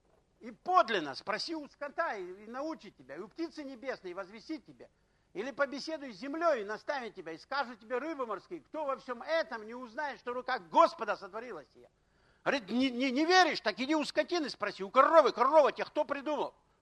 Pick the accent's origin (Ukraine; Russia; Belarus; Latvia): Ukraine; Я с Украины, поэтому у меня коники эти остались все.